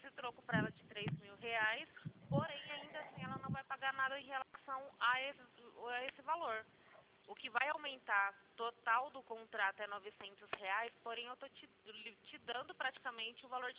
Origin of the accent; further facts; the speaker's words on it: Araçatuba, São Paulo, Brazil; Eu sou de Araçatuba.